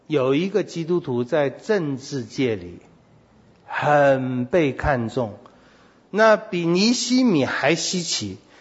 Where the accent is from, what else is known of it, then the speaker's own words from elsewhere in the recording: China; 我们中国人恐怕就上吊自杀嘛，这是最好的办法。